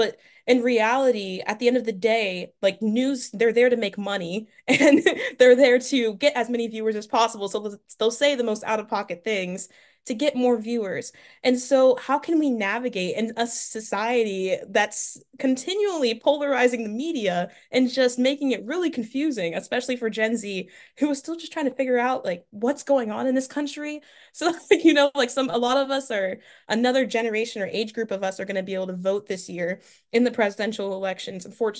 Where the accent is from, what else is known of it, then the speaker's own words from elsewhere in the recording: Delaware, United States; And I'm from Delaware, which is where he's from as well.